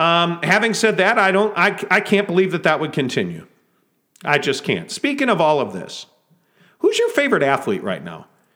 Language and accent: English; Chicago, Illinois, United States; You would think, being a Chicagoan, Michael Jordan, Ryan Sandberg absolutely are there.